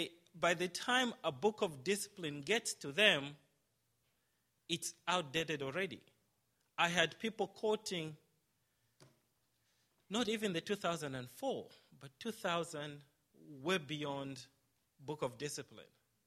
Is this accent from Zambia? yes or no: yes; Zambia; born there; I was born in Zambia, just across the border from Zimbabwe